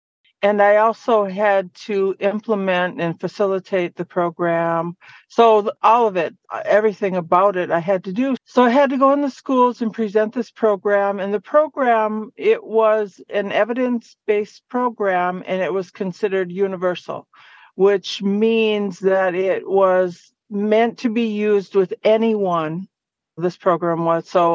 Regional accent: Sault Ste. Marie, Michigan, United States; I'm from Bawating, which is the Sault Ste. Marie area. That's in Michigan. I'm Ojibwe, and I'm from the Bear Clan

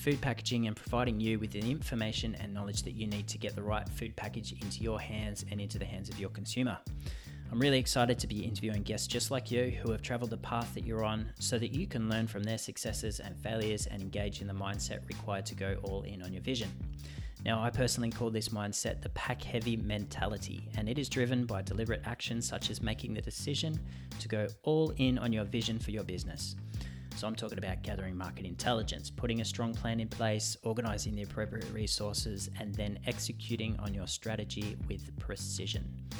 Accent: Australia; moved away as an adult; now in Richmond, California, United States; I came out from Australia in 2007 and did a ski season at Lake Louise

